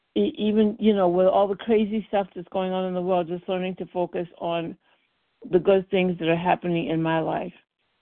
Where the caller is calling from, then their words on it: Connecticut, United States; I'm calling from Connecticut.